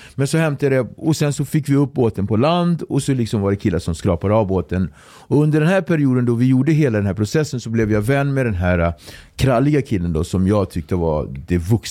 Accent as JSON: {"language": "Swedish", "country": "Sweden", "said": "det var ju det jag kallades. Så … jag är från Sverige"}